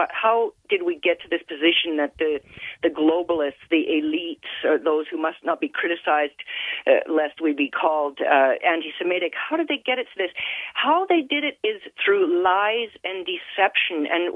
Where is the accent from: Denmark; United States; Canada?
Canada; No, I was born and raised in Canada. So definitely Canadian all my life.